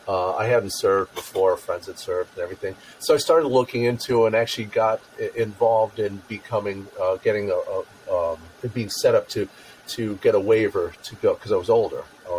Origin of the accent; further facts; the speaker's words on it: United States; My heart, my upbringing. American. I was going to say traditional. I'm an American.